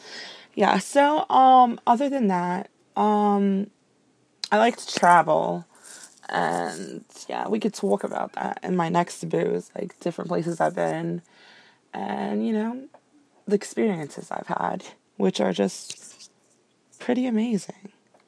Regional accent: New York City, New York, United States; So let me just let you guys know, I'm from the New York City metro area.

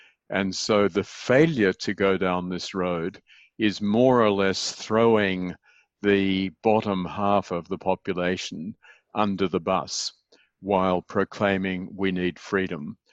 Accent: Australia; I am an Australian citizen, although I haven't lived in Australia for all too long.

